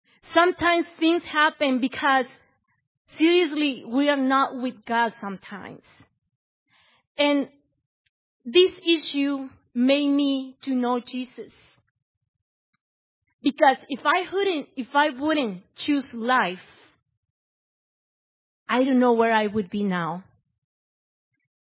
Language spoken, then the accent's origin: English; Guatemala; English is a second language; now in Waukegan, United States; I am from Guatemala.